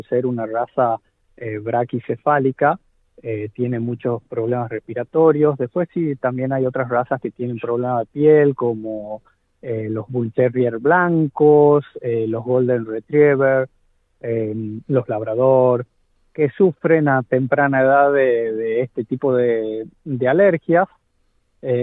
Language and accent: Spanish; Argentina; A diferencia de lo que yo veo, por ejemplo, en mi país, en Argentina